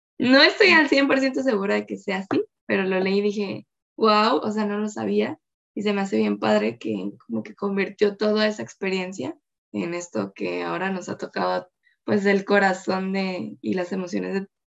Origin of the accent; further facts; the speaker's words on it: Mexico; siento que nosotros como mexicanos